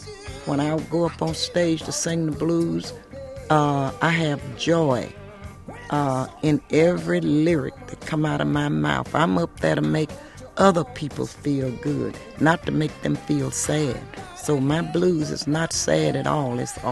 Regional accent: Memphis, Tennessee, United States; I was born and raised down in Memphis, Tennessee, on what we call a sharecropper's cotton farm.

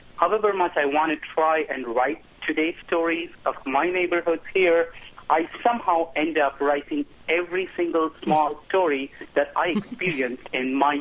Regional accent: South India, India; first language Kannada; English is a second language; moved away as an adult; now in United States; And I write in my native language from Kannada, which is a very, very big language in South India. I've been in the United States for almost 13 years now

